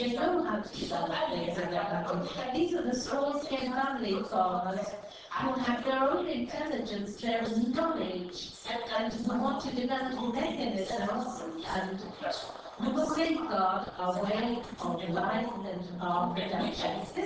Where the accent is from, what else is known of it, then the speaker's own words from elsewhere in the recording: Niger; I am from the Niger